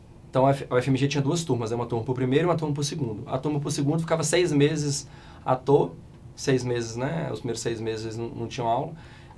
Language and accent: Portuguese; Belo Horizonte, Minas Gerais, Brazil; eu sou mineiro de Belo Horizonte. A gente, na verdade, eu não sou de Belo Horizonte, sou do interior, mas eu vim para Belo Horizonte muito cedo, né, com dias de vida. E eu nasci e cresci aqui no estado de Minas mesmo.